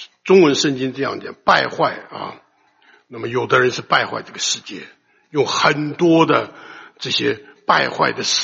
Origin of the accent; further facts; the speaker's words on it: China; 因为这是我们中国人讲，这是我们安身立命的地方